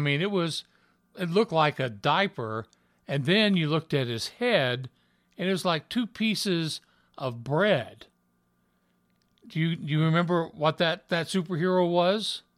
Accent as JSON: {"language": "English", "region": "Idaho", "country": "United States", "said": "She walked up to me and says, \"I'm from Idaho, too. What part are you from?\" I'm Idaho."}